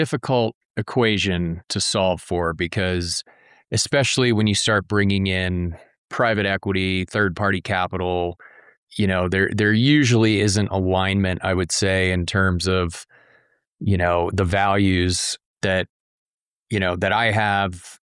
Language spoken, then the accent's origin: English; Delaware, United States; And I grew up in Delaware, the rural eastern shore of Delaware, and it was a beautiful place, natural environment.